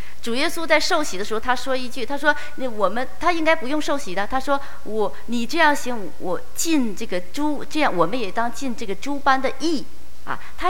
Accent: China; now in Canada; 我们都是移民过来的啊，我们都从中国移民到加拿大，成为加拿大的公民，对吧？

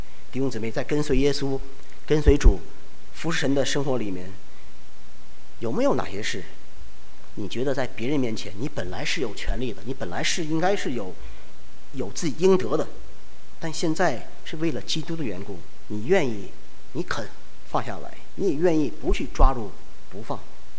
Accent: Northeast China, China; 不像我，我也是东北人

